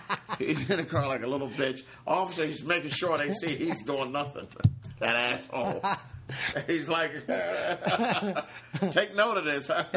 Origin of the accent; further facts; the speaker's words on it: Philadelphia, Pennsylvania, United States; That's how we were raised in Philly.